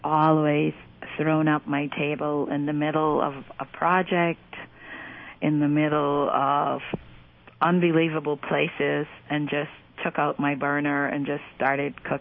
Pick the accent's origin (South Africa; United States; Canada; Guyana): Guyana; born there; I was born in Guyana, South America.